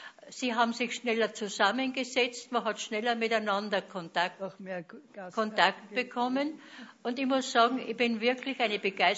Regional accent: Linz, Upper Austria, Austria; Und ich war Linzerin. Und ich bin jetzt eingemeindet worden durch ihn.

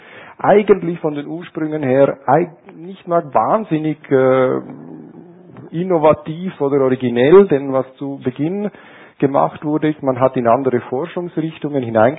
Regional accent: Switzerland; Als Schweizer sehe ich demokratisches Mehr.

